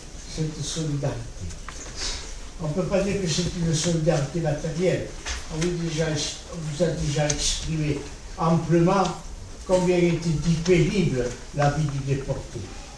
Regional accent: France; En tant que Français, dans l'autre défense

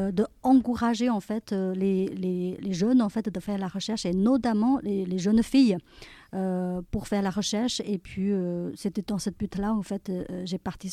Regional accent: China; moved away as an adult; now in France; je suis née en Chine et j'ai fait mes études jusqu'au master. Donc, c'est après bac avec 5 ans plus des études. Et ensuite, après le master en Chine, je suis arrivée en France pour faire une thèse.

